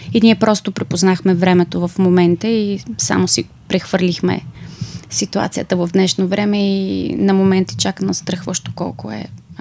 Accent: Ruse, Ruse Province, Bulgaria; Аз като режисьор и сценограф съм си русенка и играя в русенския театър.

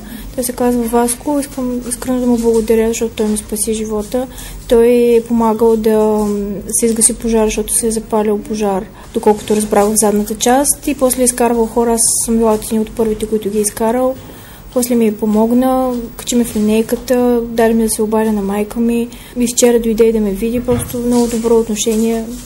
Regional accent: Burgas, Burgas Province, Bulgaria; now in Sofia, Bulgaria; Аз съм от Бургас, студентка съм в София, в Софийския университет, уча международни отношения и право, втора специалност.

